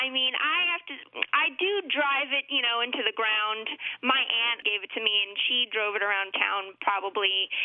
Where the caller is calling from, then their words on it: Telford, Pennsylvania, United States; I'm calling from Telford, Pennsylvania.